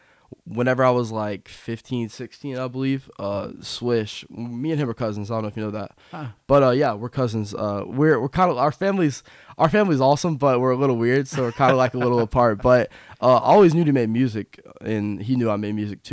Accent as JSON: {"language": "English", "region": "Georgia", "country": "United States", "accent": "country twang", "said": "I got a little country twang to me. I'm from Tequila, so."}